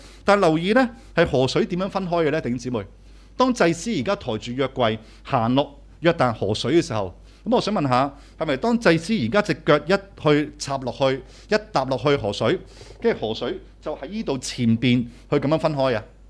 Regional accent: China; 我哋中国人有句说话叫见步行步。

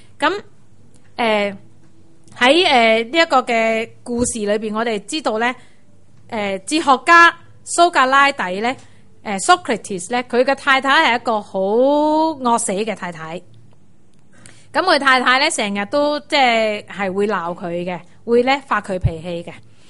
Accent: China; 这个观念呢是我们中国人的观念

